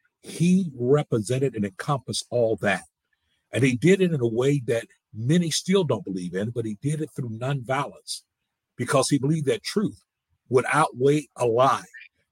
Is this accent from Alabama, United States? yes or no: yes; Selma, Alabama, United States; being born and raised in Selma, Alabama, you know, where so much of this Voting Rights Act, what would become the Voting Rights Act, became a lie, always stick with me.